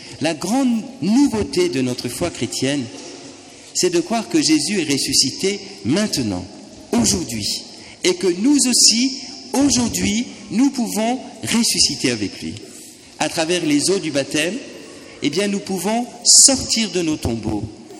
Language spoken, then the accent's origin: French; Bordeaux, Nouvelle-Aquitaine, France; Eh bien, vous savez, moi je viens de Bordeaux.